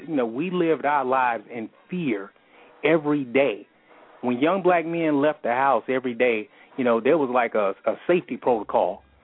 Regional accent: Atlanta, Georgia, United States; When we were younger, and I grew up in Atlanta, you know, Atlanta Public Schools, we knew who we were.

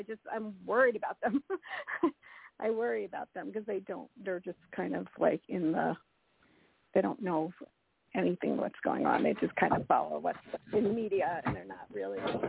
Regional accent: Colorado, United States; from Colorado.

